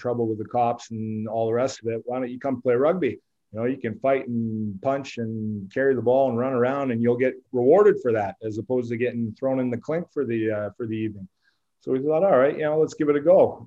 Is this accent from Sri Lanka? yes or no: no; Squamish, British Columbia, Canada; also born or lived in Winnipeg; I was only in Winnipeg for a couple of weeks after I was born and my parents moved out west. Growing up in Squamish back in the 80s, it was very different to what it is now.